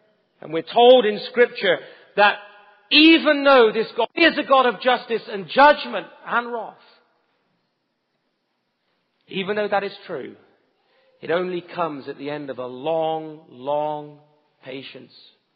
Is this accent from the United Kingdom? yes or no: yes; England, United Kingdom; I'm from England. I see it there. I see it here.